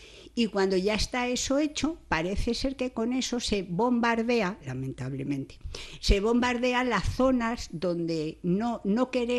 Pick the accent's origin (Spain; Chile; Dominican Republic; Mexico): Spain; Madrid, Community of Madrid; que yo soy de Madrid y allí tengo un botánico